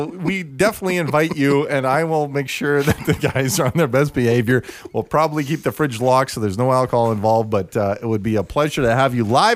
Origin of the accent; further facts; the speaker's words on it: Saskatoon, Saskatchewan, Canada; he's actually a morning co-host on Rock 102 in my hometown of Saskatoon